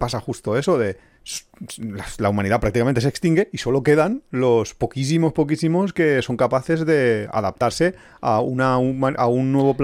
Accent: Valencia, Valencian Community, Spain; yo soy de Valencia. Yo no conocía nada más que Valencia en aquel momento. No había viajado.

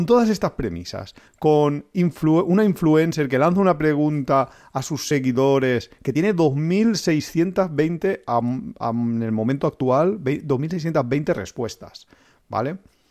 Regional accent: Spain; Siendo español, incluso se disfruta a veces más viajando dentro de España.

